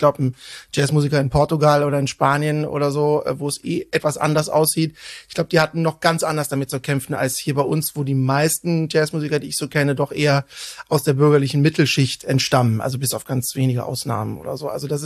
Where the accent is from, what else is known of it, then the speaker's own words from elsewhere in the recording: Cologne, North Rhine-Westphalia, Germany; also born or lived in Bonn; ich bin in Köln seit meinem 3. Lebensjahr aufgewachsen und habe auch die meiste Zeit bis auf ein paar Exkurse meines Lebens bisher hier verbracht.